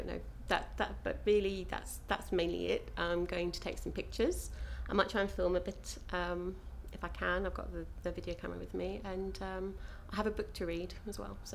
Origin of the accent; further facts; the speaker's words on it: Maidstone, South East England, United Kingdom; My age is 38. Had a birthday recently, have to think about it. And I come from Maidstone in Kent.